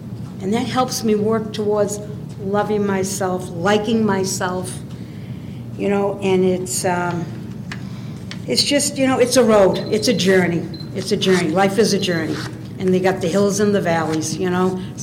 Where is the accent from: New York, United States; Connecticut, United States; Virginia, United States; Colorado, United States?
Colorado, United States; Boulder; I'm a compulsive reader, and I'm from Colorado, Boulder, Colorado.